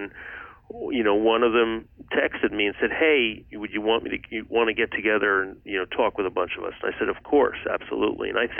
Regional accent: New York, United States; I grew up in the New York suburbs, but I went to the University of Chicago

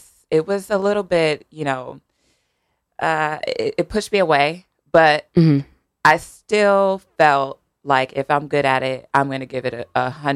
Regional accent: Fairhaven, United States; Yeah, so I grew up in Fairhaven.

